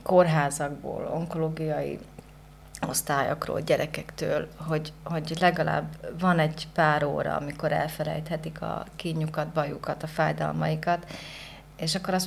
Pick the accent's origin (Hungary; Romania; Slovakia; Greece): Slovakia; central Slovakia; én Közép-Szlovákiában szlovák gyerekek között is nőttem fel. Én magyar, szlovákul minden nap hallottam gyereket beszélni. Ugye panelházi gyerek vagyok